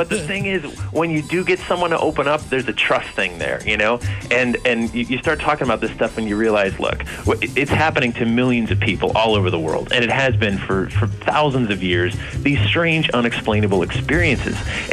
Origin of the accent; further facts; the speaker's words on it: Newtown, Connecticut, United States; now in Massachusetts, United States; I grew up in Newtown and lived in Massachusetts now, you know, pretty much a New England guy my whole life.